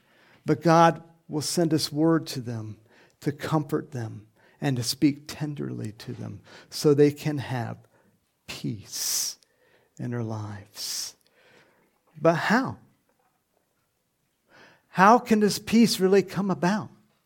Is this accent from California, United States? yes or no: yes; California, United States; when I grew up in California, sometimes we'd have an earthquake